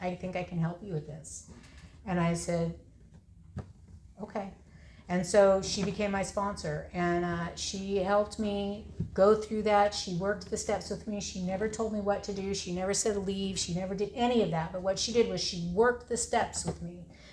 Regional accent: Santa Barbara, California, United States; I was born and raised in Santa Barbara. My sobriety was in Santa Barbara.

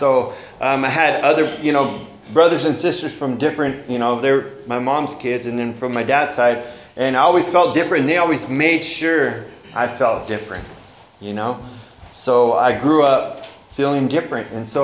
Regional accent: Santa Maria, California, United States; You know, I grew up here in Santa Maria. I grew up in a neighborhood. I grew up in two different neighborhoods. I grew up in the projects, and I also grew up on the east side.

